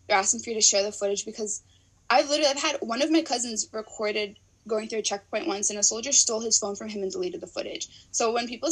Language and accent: English; New Jersey, United States; But then also just like growing up in New Jersey, like I don't know if anyone knows this, but like New Jersey has a huge Palestinian American population.